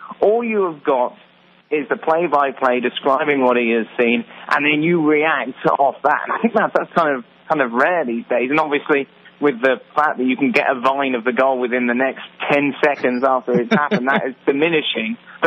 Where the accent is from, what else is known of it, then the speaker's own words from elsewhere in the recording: South West England, United Kingdom; I grew up in Cornwall. There were no grounds.